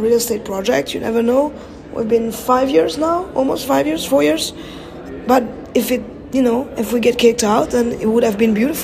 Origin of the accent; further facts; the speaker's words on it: France; English is a second language; also born or lived in Paris, France; I mean, I grew up in France. I was living in Paris before.